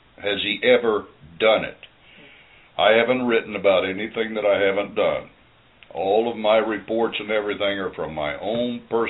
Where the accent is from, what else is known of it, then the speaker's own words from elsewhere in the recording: Kansas, United States; also born or lived in Oklahoma / Missouri; I was born in Oklahoma, and I had two brothers and two sisters born in Missouri. Then we moved over to outside of Wichita, Kansas.